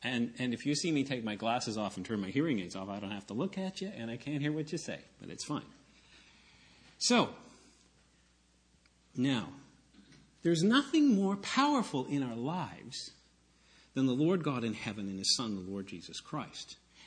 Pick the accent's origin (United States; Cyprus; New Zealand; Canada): Canada; Mission, British Columbia; now in Victoria, Canada; from Victoria, but that's not really exactly true, because I am originally from Mission, then I came to Victoria, then I went to Ashcroft, and then I came back to Mission, and now I'm in Victoria.